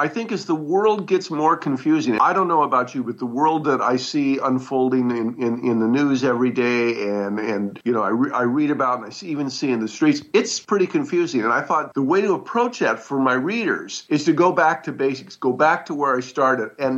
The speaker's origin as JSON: {"language": "English", "region": "Montana", "country": "United States", "tie": "born or raised there", "said": "your favorite place on Earth, Glacier National Park, you go about 60 miles east of there, and you've got my hometown. It was an oil boom and a railroad hometown."}